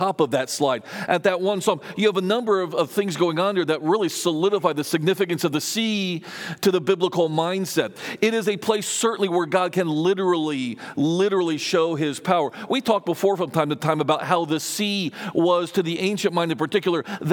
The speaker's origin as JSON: {"language": "English", "town": "Tampa", "region": "Florida", "country": "United States", "tie": "born or raised there", "said": "I grew up in the Tampa, Florida area, where we have a lot of boating, both in the bay and in the Gulf just offshore."}